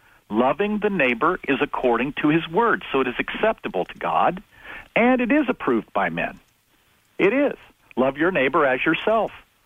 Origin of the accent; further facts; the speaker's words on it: Glen Rock, Wyoming, United States; I grew up in Glen Rock, Wyoming, and we built a brand new church because we were growing so quickly in Glen Rock.